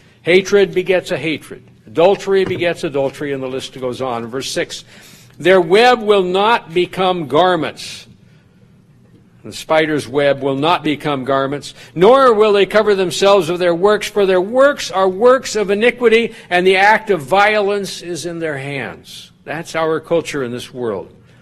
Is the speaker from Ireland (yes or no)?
no; the West, United States; Those are the challenges to growing up in the West where there are a lot of snakes.